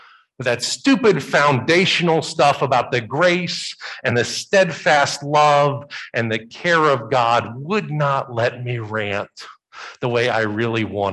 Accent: Bible Belt, United States; Growing up in the Bible Belt, there were certain challenges that you had to do things a certain way if it was going to work.

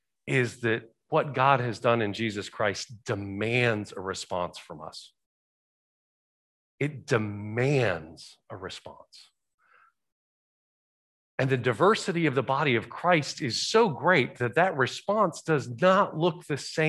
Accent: Southeast, United States; So, growing up in the Southeast, you could go into any BP station and there would be this rack of cards at the cash register.

